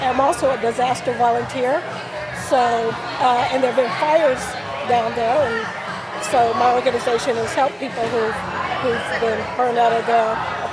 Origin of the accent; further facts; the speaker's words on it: North Carolina, United States; I'm originally from North Carolina, I always knew that I wanted to live in New England